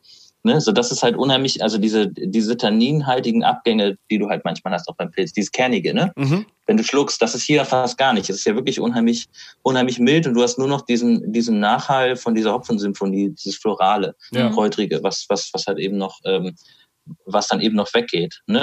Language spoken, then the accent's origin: German; Hameln, Lower Saxony, Germany; in der Nähe von Hannover. Da komme ich auch her, aus der Hamelner Region.